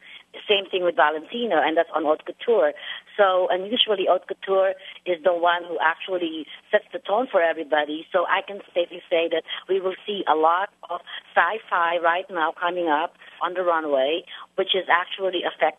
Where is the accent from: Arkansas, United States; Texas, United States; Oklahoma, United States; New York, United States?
Texas, United States; what I'm trying to say also is I am from Texas.